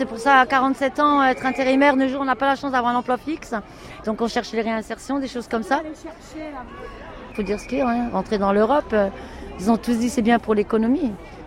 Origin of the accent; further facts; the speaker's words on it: Grand Est, France; now in Steinbourg, France; Moi, madame, je suis de la Moselle, mais j'habite le 67 en ce moment. C'est le Bas-Rhin, côté de Strasbourg, Saverne. En vrai, je suis un petit village, ça s'appelle Steinbourg.